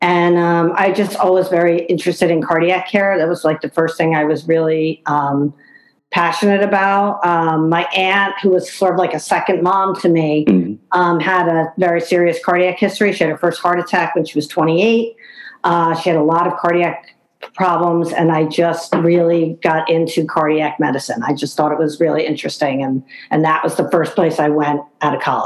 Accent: New Jersey, United States; also born or lived in New York State; I've been living in New Jersey pretty much my whole life. I was born in New Jersey. I briefly moved to New York State, but only for a few years, and then back to Jersey. So I am literally a Jersey girl through and through.

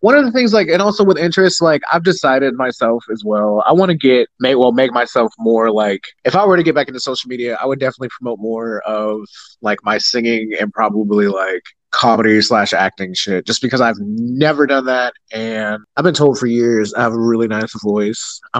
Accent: Tennessee, United States; We're from Tennessee, so we are around that Southern accent.

